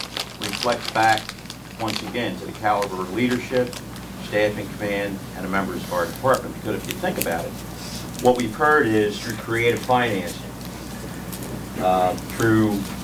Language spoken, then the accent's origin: English; Delaware, United States; I grew up in the Newcastle area. Love where I grew up, and still have part of Newcastle, but go south of the canal.